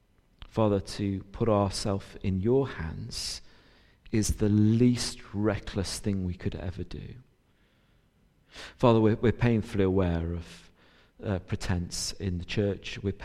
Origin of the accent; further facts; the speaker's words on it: Yorkshire and the Humber, United Kingdom; I say this as a Yorkshireman with deep pockets, where the change is hard to find.